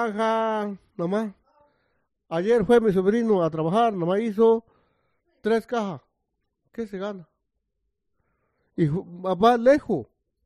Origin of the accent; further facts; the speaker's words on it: Oaxaca, Mexico; also born or lived in Ensenada, Mexico; Bueno, entonces yo vengo de Oaxaca a buscar mi vida, a trabajar y llegué Ensenada, Baja California, México. Y de ahí me vine para acá.